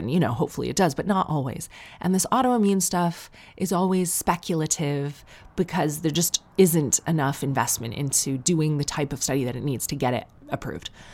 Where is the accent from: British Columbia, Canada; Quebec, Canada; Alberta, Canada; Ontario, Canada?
Ontario, Canada; Sarnia; growing up in Sarnia, I felt welcome everywhere.